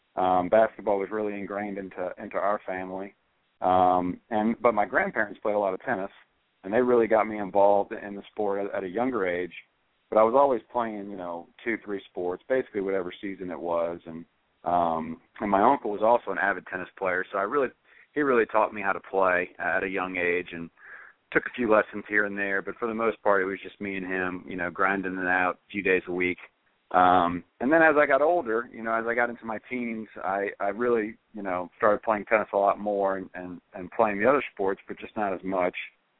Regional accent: New Orleans, Louisiana, United States; You know, I grew up in New Orleans, and you know, I spent my first 18 years there, and my family's still down there.

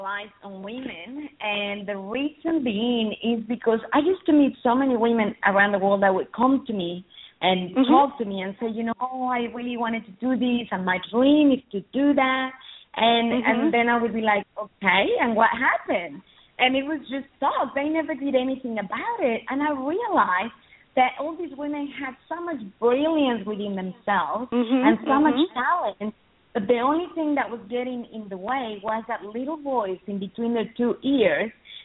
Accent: Mexico; English is a second language; now in Australia; I'm originally from Mexico. I've been in Australia for many years, so the accent is a little mixed.

